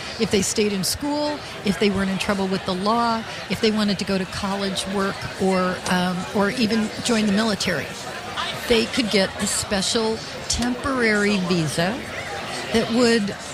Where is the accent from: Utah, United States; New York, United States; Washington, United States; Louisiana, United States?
Utah, United States; And so I'm from Utah. Most of my members in Utah are Republicans.